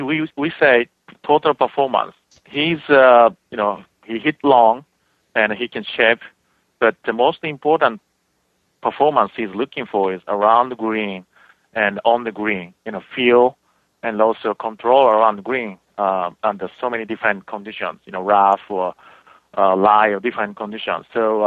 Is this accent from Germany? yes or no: no; Japan; English is a second language; You know, as you know, my accent, I'm from Japan